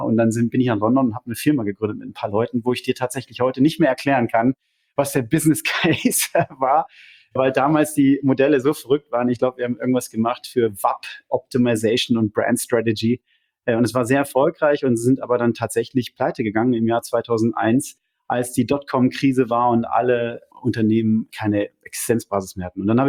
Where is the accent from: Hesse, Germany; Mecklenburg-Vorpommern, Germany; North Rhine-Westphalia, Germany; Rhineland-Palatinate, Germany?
North Rhine-Westphalia, Germany; Lemgo; now in Zurich, Switzerland; Ich wohne in Zürich, am schönen Zürichsee, bin verheiratet, habe 3 Kinder, komme aber, wie man hört, nicht aus der Schweiz, sondern ursprünglich aus Ostwestfalen. Genauer gesagt, Lemgo